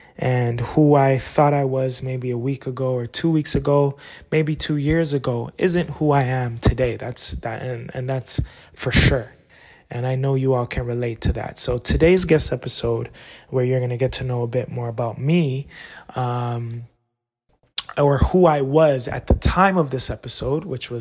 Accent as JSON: {"language": "English", "country": "Canada", "said": "She's from the States and I'm from Canada."}